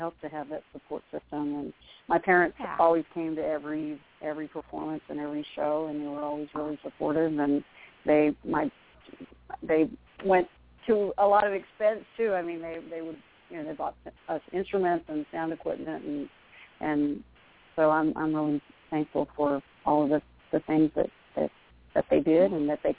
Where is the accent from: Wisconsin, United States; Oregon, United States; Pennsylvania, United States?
Pennsylvania, United States; But I started singing when I was about 9 years old. I grew up in Pennsylvania